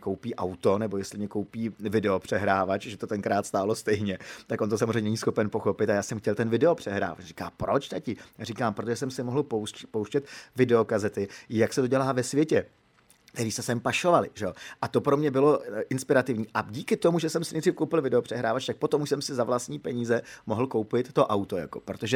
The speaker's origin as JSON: {"language": "Czech", "town": "Hořice", "region": "Hradec Králové Region", "country": "Czechia", "said": "jsem z Hořic pod Krkonoší"}